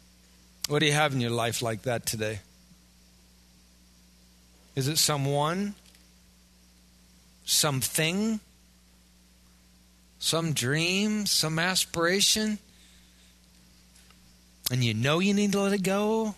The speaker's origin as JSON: {"language": "English", "region": "Wisconsin", "country": "United States", "said": "You know, certainly we're from Wisconsin."}